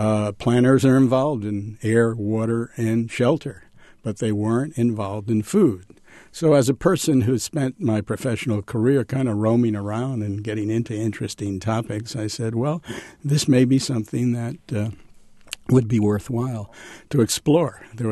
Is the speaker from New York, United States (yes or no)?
yes; New York City, New York, United States; I grew up in New York City in a dense urban environment, a lower working class neighborhood. I don't think I saw a farm till I was 16 years old.